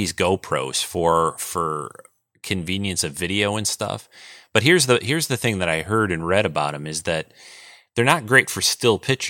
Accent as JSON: {"language": "English", "region": "Michigan", "country": "United States", "said": "I'll also quickly say to him, you know, that I'm from Michigan because he's a Michigan guy."}